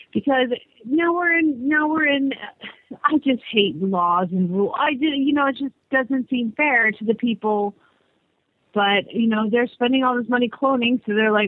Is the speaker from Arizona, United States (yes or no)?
yes; Phoenix, Arizona, United States; from Phoenix, Arizona, and you're listening to Horses in the Morning on the Horse Radio Network